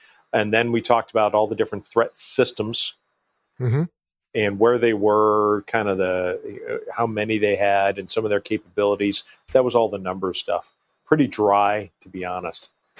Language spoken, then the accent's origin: English; New York, United States; I grew up in Western New York, went down, graduated high school down by New York City, went to the Naval Academy